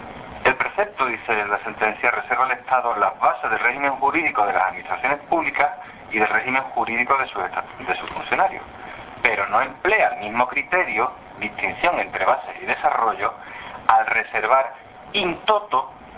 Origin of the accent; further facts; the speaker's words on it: Seville, Andalusia, Spain; Y como soy sevillano